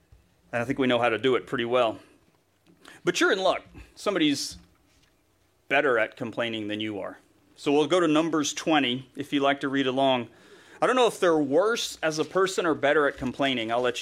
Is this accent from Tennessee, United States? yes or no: yes; Tennessee, United States; When I was a child growing up in Tennessee, my dad and I would watch this sport